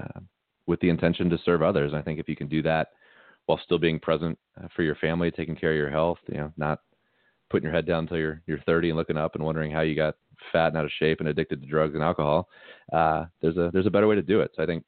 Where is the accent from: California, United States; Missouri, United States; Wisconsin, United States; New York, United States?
Missouri, United States; St. Louis; I grew up in St. Louis, Missouri, playing ice hockey and baseball.